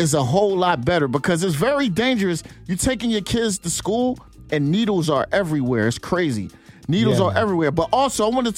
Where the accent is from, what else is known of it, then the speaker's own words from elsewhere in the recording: Philadelphia, Pennsylvania, United States; Vow the voice of myself. I'm from Philly. We better than Brooklyn, though.